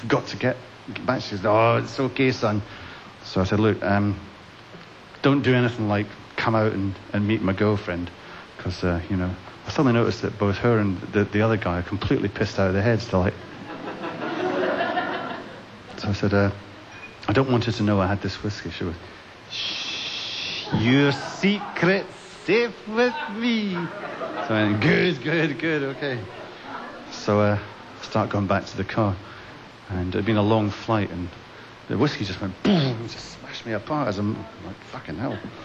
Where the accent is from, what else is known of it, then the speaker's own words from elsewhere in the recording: Scotland, United Kingdom; So I said, "No, I'm Scottish, actually."